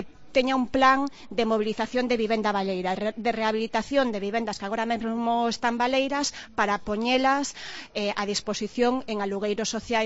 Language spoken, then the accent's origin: Galician; Santiago de Compostela, Galicia, Spain; todos coñecemos, as que somos de Santiago